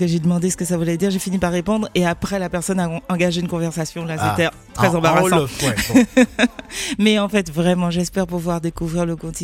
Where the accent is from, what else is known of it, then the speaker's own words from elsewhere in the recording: Martinique; en tant que Martiniquaise, qu'on prend souvent pour une Sénégalaise.